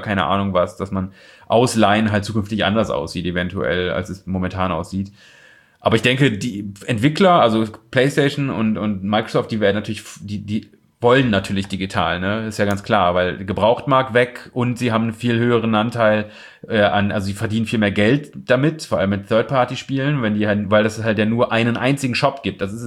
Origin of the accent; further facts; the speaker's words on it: Osnabrück, Lower Saxony, Germany; da wo ich herkomme aus Osnabrück